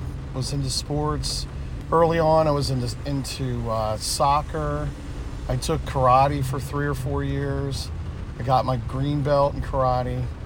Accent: Fort Belvoir, Virginia, United States; born there; I was born in Fort Belvoir, Virginia, on the Army base in 1968, May 1st.

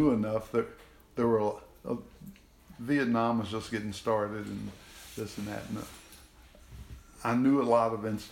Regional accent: Louisville, Kentucky, United States; And I always thought that, to my mind, growing up in Louisville

